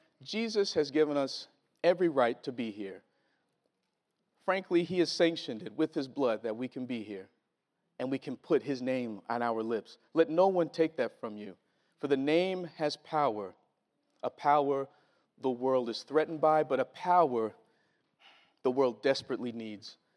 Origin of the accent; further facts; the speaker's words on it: Mississippi, United States; People have asked me, since I moved here, what are the differences? Because I'm from Mississippi.